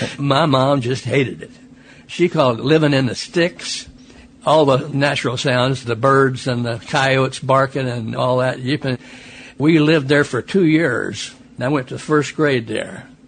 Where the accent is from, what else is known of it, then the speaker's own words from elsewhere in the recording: Okemah, Oklahoma, United States; born there; I was born in Okemah, Oklahoma. The family didn't live in Okemah.